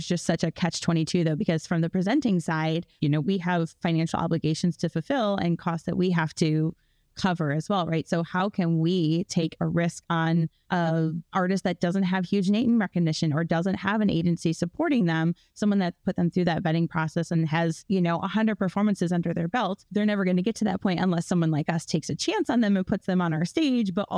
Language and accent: English; Michigan, United States; And it made me think specifically about growing up in West Michigan.